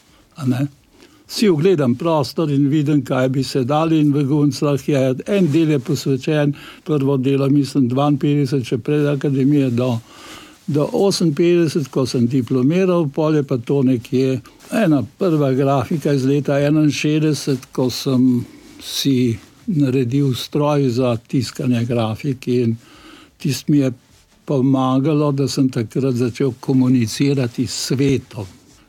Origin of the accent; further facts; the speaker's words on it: Šentvid, Central Slovenia, Slovenia; born there; to je tako rekoč sosedna vas v Šentvidu včasih, moj rojstni kraj